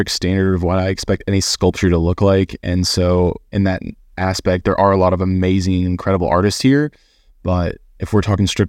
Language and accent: English; Kentucky, United States; I'm from Kentucky. It's horse capital of the world, they say.